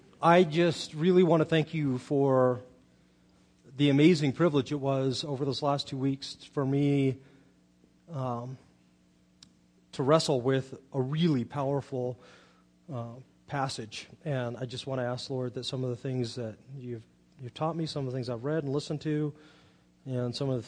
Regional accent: Monterey, California, United States; Now, I got it because I was from Monterey, and I love surfing, I love the water, I like boats.

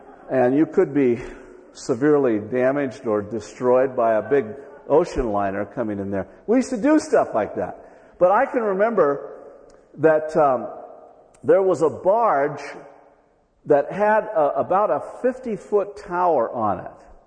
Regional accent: Alameda, California, United States; I can remember as a kid growing up in Alameda in the East Bay, there was an estuary between Alameda and Oakland, so it made Alameda an island.

